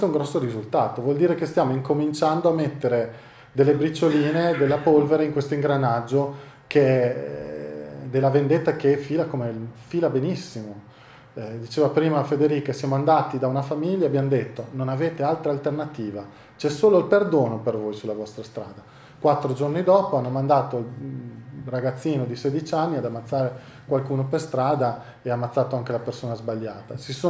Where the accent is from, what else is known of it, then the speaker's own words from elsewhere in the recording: Trentino-Alto Adige, Italy; Io vengo dal Trentino